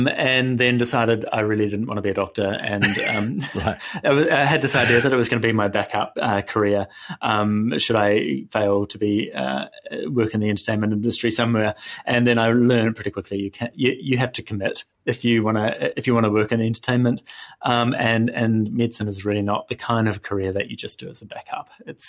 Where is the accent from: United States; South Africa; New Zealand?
New Zealand; South Island; No, actually, I grew up in the South Island on a farm.